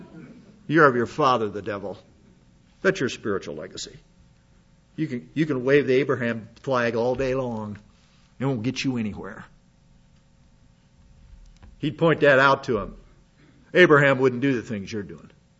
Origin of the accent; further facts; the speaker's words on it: South Dakota, United States; Where are you from? I'm from South Dakota, the smallest state in the Union. I'm damn proud of it.